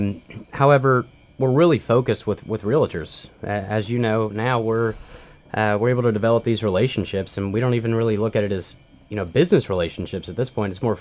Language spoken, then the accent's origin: English; Nashville, Tennessee, United States; Well, I think I told you earlier, I'm from Nashville. I was born Kentucky Blue. I'm a Kentucky fan.